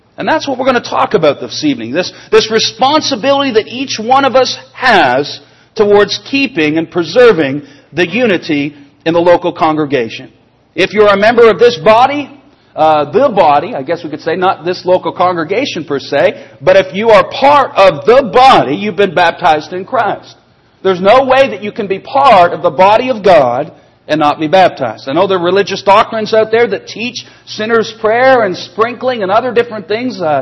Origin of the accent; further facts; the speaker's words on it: Canada; We're Christians. I'm from Canada originally. I'm not a Canadian Christian. I'm just a Christian.